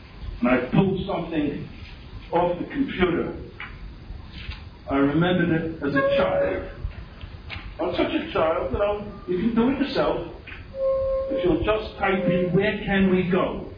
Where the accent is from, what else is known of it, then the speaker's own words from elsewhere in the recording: Williamsburg, United States; All my children were born in Toronto. All right, my wife is from Toronto. I'm from Williamsburg.